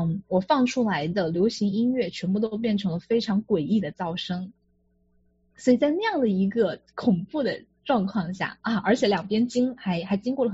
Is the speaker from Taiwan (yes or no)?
no; China